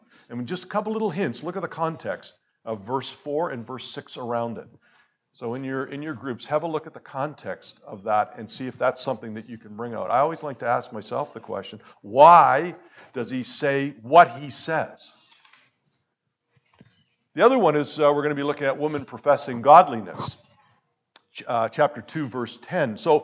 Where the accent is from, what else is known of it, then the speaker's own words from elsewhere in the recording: Hamilton, Ontario, Canada; We're from Hamilton.